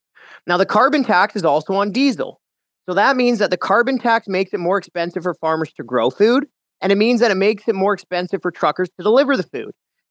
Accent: Alberta, Canada; I'm from Alberta

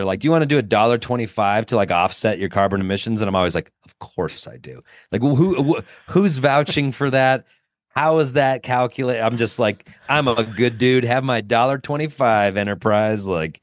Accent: Denver, Colorado, United States; I'm from Denver.

